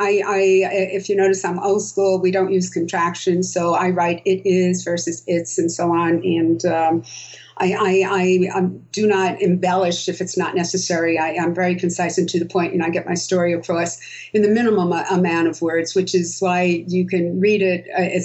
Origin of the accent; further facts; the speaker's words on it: United States; accent: American; But then I found out that Brits like my American accent, so that's okay.